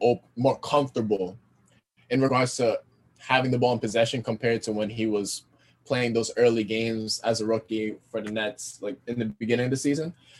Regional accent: Brooklyn, New York, United States; since I was, you know, a young little boy, you know, growing up in Brooklyn.

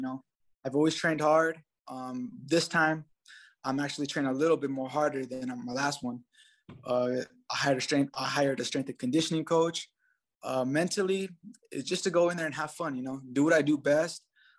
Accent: Albuquerque, New Mexico, United States; You know, I come from the South Valley of Albuquerque, rough neighborhood, a lot of gangs, a lot of drugs, all that, you know, but I was able to persevere and not get into that.

